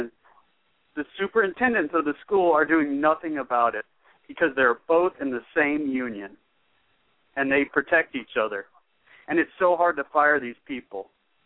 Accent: Florida, United States; I'm from Florida.

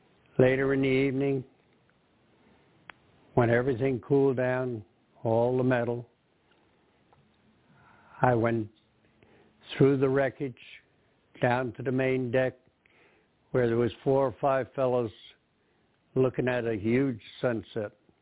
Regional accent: Union, New Jersey, United States; I'm 89 years old. I'm from Union, New Jersey, and I'm one of the few Pearl Harbor survivors left in New Jersey.

